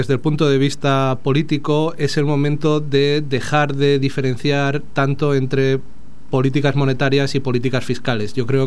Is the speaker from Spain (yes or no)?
yes; Spain; now in Germany; Sí, me fui a vivir a Alemania, donde he vivido la mitad de mi vida.